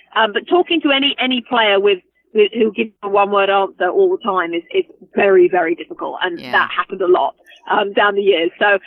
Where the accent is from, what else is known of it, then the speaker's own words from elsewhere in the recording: Ealing, London, United Kingdom; I'm a girl from Ealing in London.